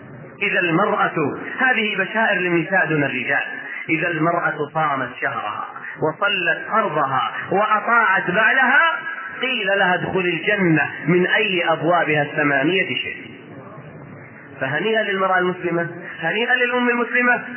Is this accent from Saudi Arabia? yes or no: yes; Riyadh, Riyadh Province, Saudi Arabia; لكن عندنا في الرياض نساء في الخمسين سنة